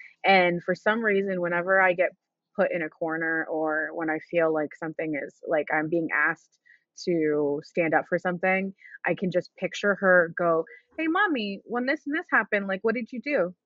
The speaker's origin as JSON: {"language": "English", "town": "Orlando", "region": "Florida", "country": "United States", "said": "I'm literally from Orlando."}